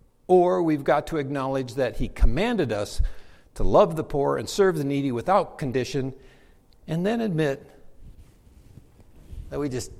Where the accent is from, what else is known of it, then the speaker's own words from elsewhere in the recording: Iowa, United States; I'm from the Midwest. I'm an Iowan. I'm very independent.